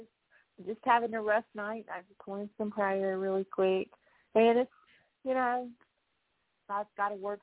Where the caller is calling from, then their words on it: Arkansas, United States; Arkansas.